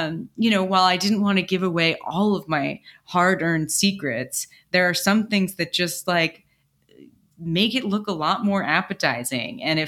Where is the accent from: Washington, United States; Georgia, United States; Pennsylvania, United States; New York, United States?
New York, United States; Shelter Island; I grew up on Shelter Island off of Long Island.